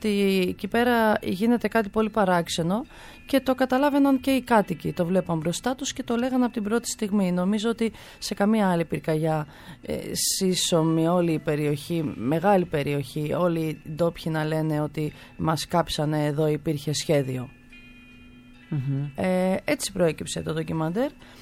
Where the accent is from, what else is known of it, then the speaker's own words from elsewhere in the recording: Central Greece, Greece; Εγώ κατάγομαι από τη Βόρεια Εύβοια, από τη λίμνη Εύβοιας